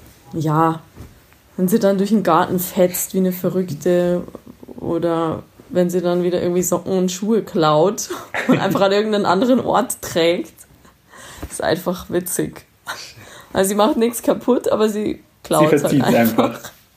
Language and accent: German; Romania; Statt jetzt als bei uns in Rumänien, da in der Tötung, wo sie dann mit kaltem Wasser totgespritzt werden oder irgendwas.